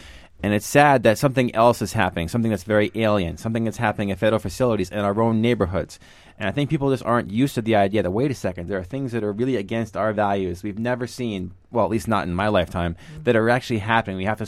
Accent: New York, United States; I grew up in near New York City

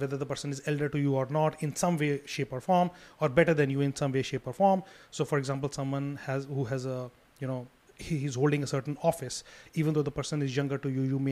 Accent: North India, India; English is a second language; growing up in North India, Hindi literally forces you to choose a level of respect

